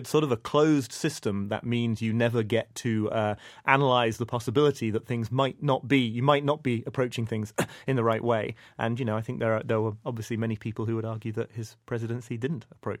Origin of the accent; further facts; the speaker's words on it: United Kingdom; even as a British person who doesn't leap out of chairs with excitement